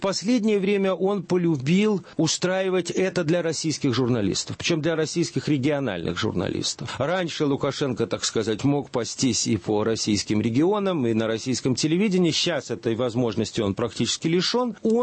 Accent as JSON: {"language": "Russian", "country": "Belarus"}